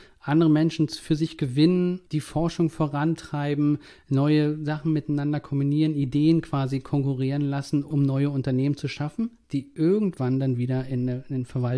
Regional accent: East Germany, Germany; ich bin ja in der DDR groß geworden.

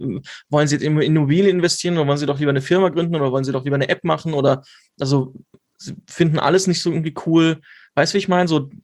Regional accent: Vienna, Austria; ich komme aus Wien.

